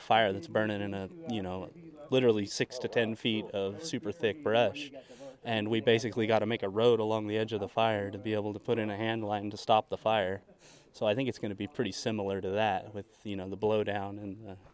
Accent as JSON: {"language": "English", "town": "Mariposa", "region": "California", "country": "United States", "said": "I'm from Mariposa."}